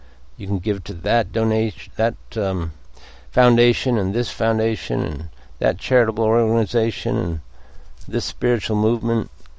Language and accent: English; Los Angeles, California, United States; I've been a baseball fan somewhat since I grew up in Los Angeles, and I like the Dodgers.